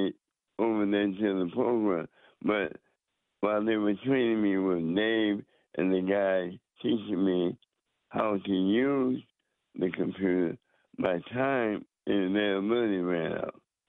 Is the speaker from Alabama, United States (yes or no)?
yes; Mobile, Alabama, United States; I was also thinking about the call you had on before from Alabama. I came up from Mobile, Alabama